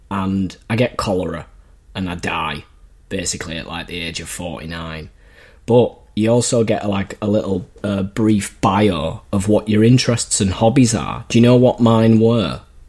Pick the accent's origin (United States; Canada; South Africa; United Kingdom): United Kingdom; Leeds, Yorkshire and the Humber; I went over to Leeds, my hometown, and I went to the Fackley Medical Museum in Leeds.